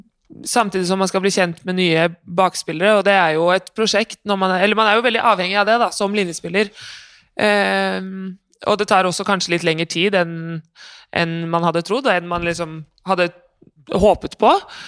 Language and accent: Norwegian; Esbjerg, Southern Denmark, Denmark; Jeg kommer fra Esbjerg, hvor vi da har tre lyskryss og en rundkjøring